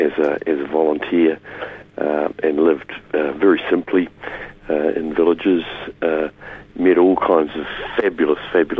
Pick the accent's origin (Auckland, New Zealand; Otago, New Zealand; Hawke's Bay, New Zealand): Auckland, New Zealand; Well, I was born at a tragically early age in Auckland, and I grew up initially in Te Aratu, which is a glorious suburb on the harbour, in the upper harbour. I went to school there and lived there until I was about 10 or so